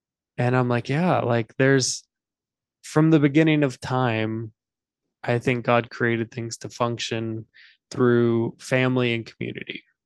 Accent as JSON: {"language": "English", "country": "United States", "said": "I'm American, so I know it's an American culture."}